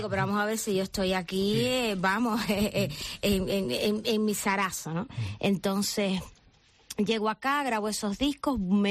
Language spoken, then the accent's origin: Spanish; Guantánamo, Cuba; now in Tenerife, Spain; soy de Guantánamo, soy de Guantánamo y entonces cargo así a cuesta con muchísimo gusto pues a la tierra que me vio nacer.